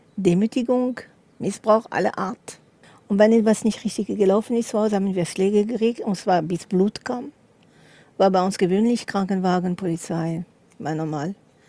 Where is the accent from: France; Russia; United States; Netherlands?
France; Paris, Île-de-France; first language French; German is a second language; also eigentlich sind wir in Paris geboren, dort groß geworden und wir haben Multikulti in unserer Familie, aber Französisch war die Sprache, da meine Eltern nicht gleich Länder waren.